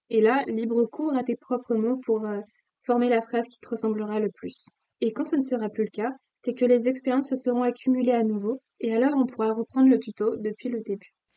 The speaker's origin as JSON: {"language": "French", "town": "Paris", "region": "Île-de-France", "country": "France", "said": "Alors moi, maintenant, je dis que je viens de Paris. Ce n'est pas là où je suis, mais c'est là d'où je viens."}